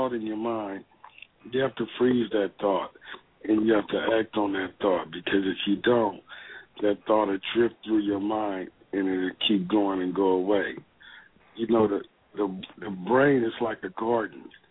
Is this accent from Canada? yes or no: no; Sacramento, California, United States; I'm from Sacramento, so they really talking about the book.